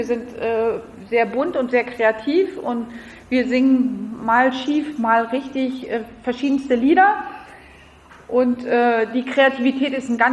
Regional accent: France; now in Berlin, Germany; ich bin 48, ich habe 3 Kinder, ich komme aus Frankreich.

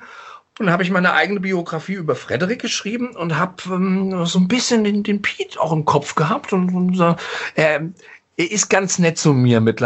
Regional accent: Mainz, Rhineland-Palatinate, Germany; Meine Heimatstadt.

